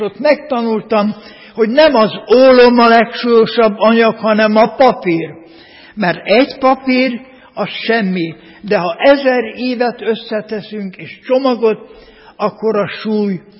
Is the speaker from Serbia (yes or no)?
yes; Novi Itebej, Vojvodina, Serbia; mindig beteges, kákabélű gyerek voltam, úgyhogy a szülőfalumban, Magyar Itebén akkor még őszinték voltak az emberek